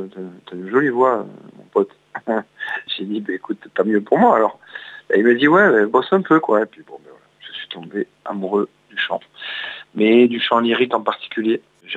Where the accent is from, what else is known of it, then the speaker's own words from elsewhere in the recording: Toulouse, Occitanie, France; je suis toulousain, j'ai vécu 20 ans à Toulouse.